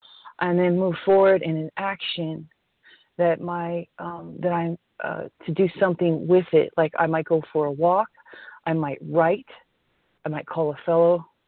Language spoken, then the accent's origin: English; California, United States; I am from Southern California.